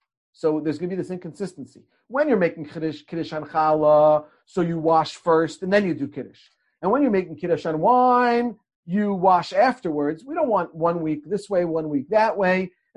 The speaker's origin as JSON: {"language": "English", "country": "United States", "tie": "born or raised there", "said": "growing up in the States, the shul kiddush, you know, is outside in the parking lot of the shul"}